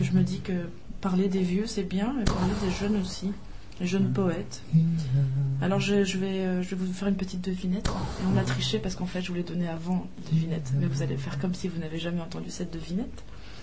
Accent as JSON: {"language": "French", "country": "France", "accent": "French", "said": "Ce qui va donc en général faire rire les Anglais et faire rire les Français qui vont reconnaître mon accent français."}